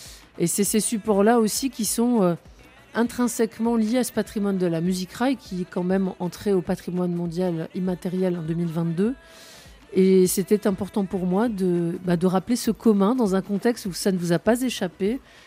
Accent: Tourcoing, Hauts-de-France, France; moi, j'ai grandi à Tourcoing. C'est ici que j'ai reçu cette culture franco-maghrébine et particulièrement algérienne.

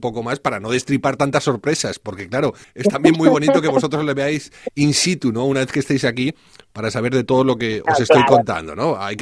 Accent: Venezuela; Soy venezolano, y es algo muy normal lo que me estáis comentando.

